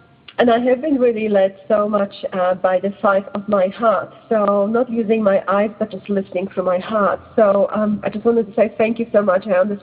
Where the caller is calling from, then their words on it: Melbourne, Victoria, Australia; I'm calling from Melbourne, Hawthorn.